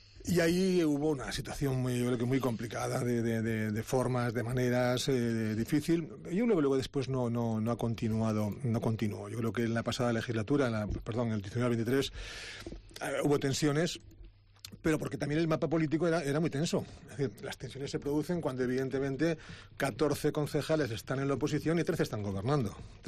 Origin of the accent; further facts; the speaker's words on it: Santander, Cantabria, Spain; somos cántabros, pero también y sobre todo yo soy santanderino, yo nací en esta ciudad